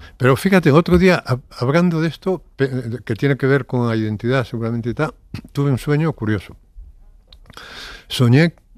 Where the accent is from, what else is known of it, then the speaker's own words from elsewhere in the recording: Spain; es tan evidente que soy español que no tiene sentido esta pregunta a menos que tenga trampa